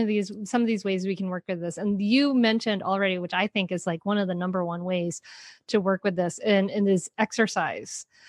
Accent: Rhode Island, United States; now in Delaware, United States; was I grew up in Rhode Island, and the summer of my senior year in high school, I graduated in 96

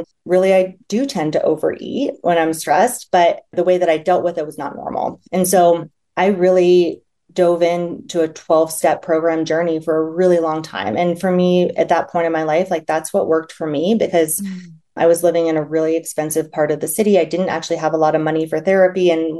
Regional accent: Midwest, United States; I grew up in the Midwest in a blue collar area

